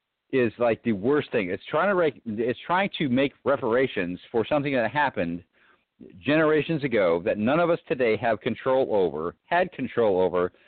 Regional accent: California, United States; now in Virginia, United States; In my view, again, I came from California. I now live in Virginia.

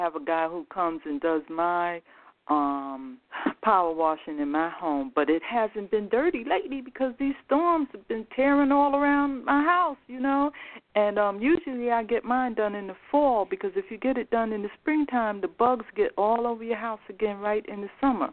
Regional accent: Harlem, New York, United States; I'm your Facebook friend, but I am also from Harlem, New York.

